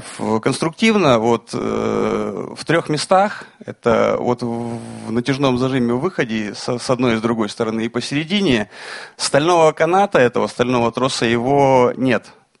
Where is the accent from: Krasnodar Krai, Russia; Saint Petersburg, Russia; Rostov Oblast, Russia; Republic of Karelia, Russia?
Republic of Karelia, Russia; Я приехал из Карелии тоже, вот с ребятами